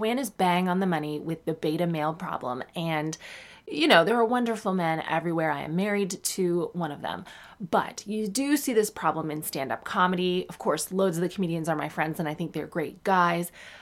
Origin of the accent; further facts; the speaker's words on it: Sarnia, Ontario, Canada; I did know this person, not very well, because I'm also famously from Sarnia.